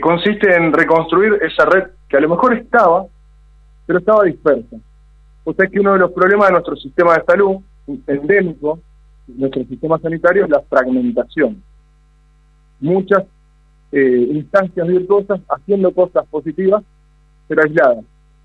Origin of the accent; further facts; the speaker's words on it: Santa Fe, Argentina; De manera que lo digo como santafesino, una provincia de la mía muy esplendorosa en recursos